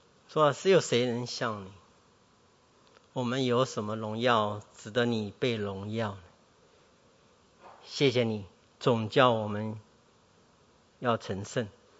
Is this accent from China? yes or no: yes; China; 我们中国人不觉得我们比以色列人聪明吗？